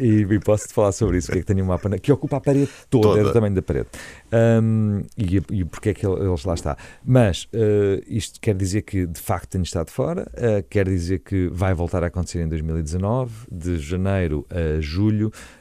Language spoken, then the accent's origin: Portuguese; Maputo, Mozambique; born there; Estava em Lourenço Marques, exatamente, foi onde eu nasci.